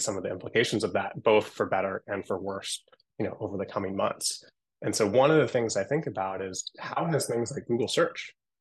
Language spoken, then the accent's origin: English; Seattle, Washington, United States; I grew up in Seattle, and that's relevant because I grew up in a family of physicians, but also kind of under the shadow of Microsoft